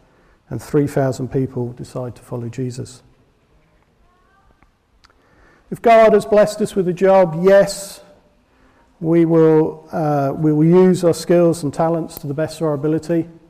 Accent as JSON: {"language": "English", "country": "Brazil", "tie": "born or raised there", "said": "get back in contact with friends I grew up in Brazil with."}